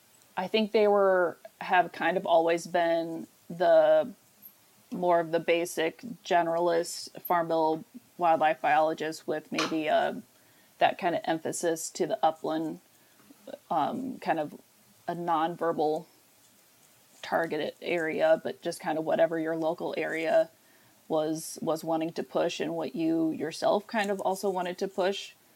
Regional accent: Iowa, United States; I grew up in Southeast Iowa, just south of Iowa City area a little bit.

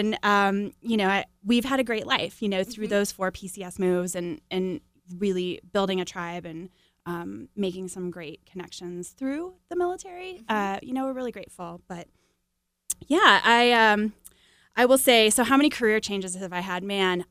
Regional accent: Arizona, United States; moved away as an adult; I was raised in Arizona and moved out to Washington, D.C. after college.

